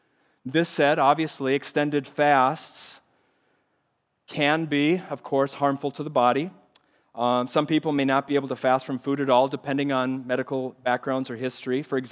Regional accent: Minnesota, United States; moved away; I grew up in Minnesota. Oh, it's still cold there. All right. Thankfully, I don't live there anymore. How about here in Florida?

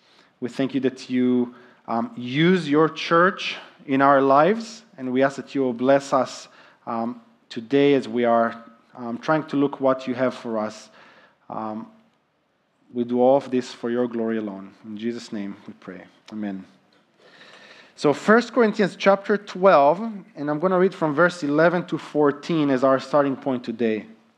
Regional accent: Israel; I was a very energetic, athletic young boy growing up in Israel

